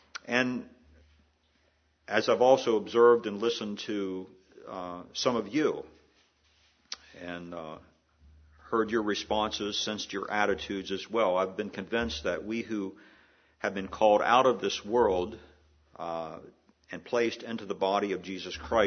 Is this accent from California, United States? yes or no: no; Maryland, United States; I received an email from a dear friend who lives in Annapolis, Maryland, my home state, the capital of my home state